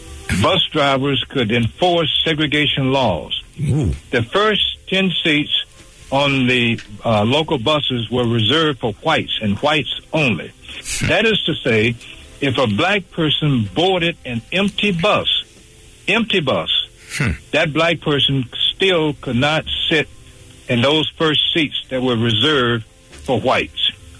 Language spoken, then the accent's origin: English; Montgomery, Alabama, United States; Reverend Dr. Martin Luther King and his family lived one half block from where I grew up in Montgomery, Centennial Hill.